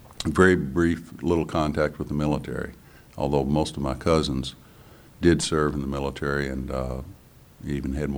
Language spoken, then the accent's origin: English; Owensboro, Kentucky, United States; I was born in Owensboro, Kentucky in 1942, August 18th, and I've been here a little over 25 years.